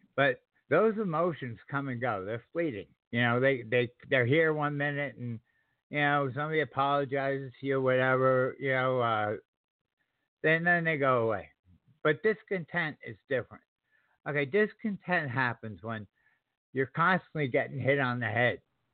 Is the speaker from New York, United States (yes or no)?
yes; New York, United States; born there; now in South Carolina, United States; I happen to live in South Carolina, but I was born in New York, and I spent 20 years in the military.